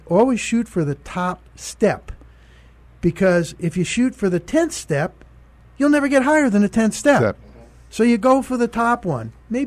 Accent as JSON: {"language": "English", "region": "New Jersey", "country": "United States", "tie": "born or raised there", "also_born_or_lived": "Brooklyn, New York", "said": "All right. Well, I was born in Brooklyn, New York. What am I doing here, right? And then we moved to New Jersey, was very active in athletics"}